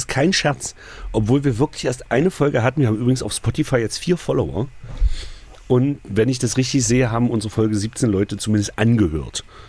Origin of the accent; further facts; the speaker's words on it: Magdeburg, Saxony-Anhalt, Germany; Ich komme aus Magdeburg.